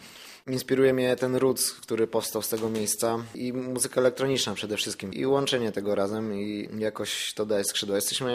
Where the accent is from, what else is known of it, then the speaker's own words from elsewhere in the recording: Lesser Poland, Poland; Ani ja nie z miasta, ani ja nie ze wsi, ani ja z miasteczka. Jestem z Gronicka, nie?